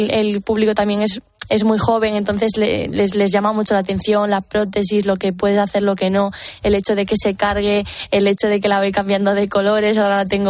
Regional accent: Galicia, Spain; soy gallega y allí, por lo menos en mi pueblo, es muy normal el tener el nicho comprado ya para toda la familia

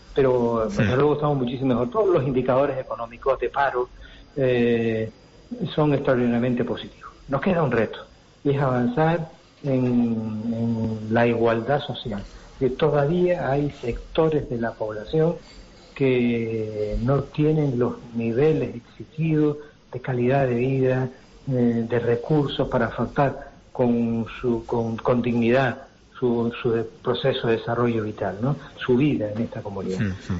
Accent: Canary Islands, Spain; somos Gran Canario, esta es nuestra isla, estos son nuestros amigos, nuestros vecinos, son los vecinos de todos los 21 municipios de Gran Canaria, los que conformamos este territorio insular

